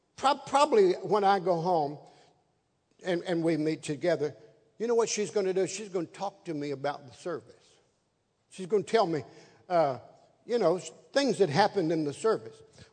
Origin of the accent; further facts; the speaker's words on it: Tennessee, United States; I was from Tennessee, and I was this close to being a redneck.